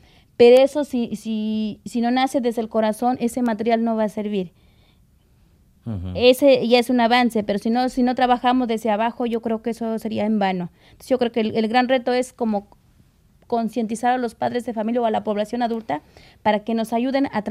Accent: Puebla, Mexico; en la Sierra Nororiental, de donde yo vengo, que es una población mayoritariamente lengua nahuablante

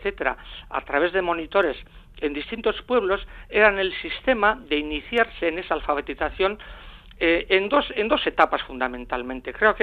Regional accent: Morga, Basque Country, Spain; yo soy de Morga, y claro, nosotros estudiamos castellano en la escuela, pero la catequesis en la sacristía la recibíamos en euskera.

